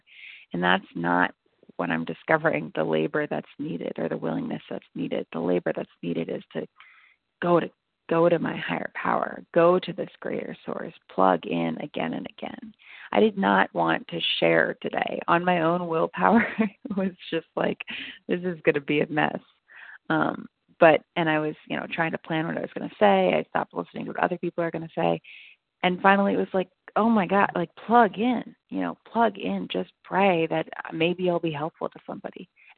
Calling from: California, United States; calling from California, although my contact list says Massachusetts, just so everyone's aware.

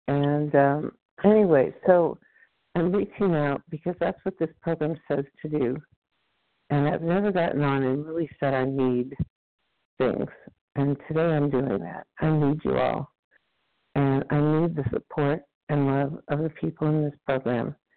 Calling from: Texas, United States

